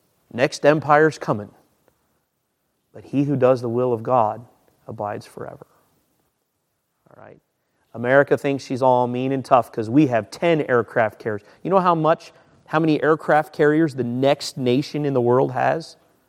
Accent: United States; I'm glad I'm an American.

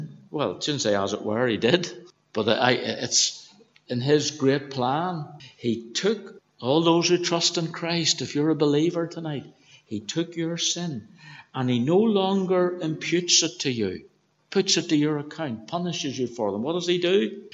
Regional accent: Belfast, Northern Ireland, United Kingdom; I'm from Belfast

